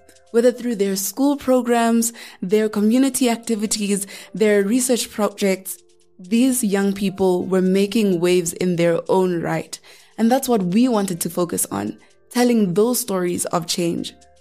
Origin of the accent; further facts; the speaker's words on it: Soweto, Gauteng, South Africa; from Soweto